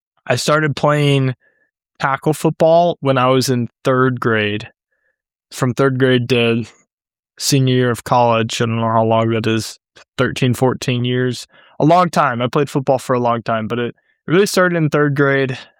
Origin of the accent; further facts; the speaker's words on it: St. Louis, Missouri, United States; I'm from St. Louis, Missouri.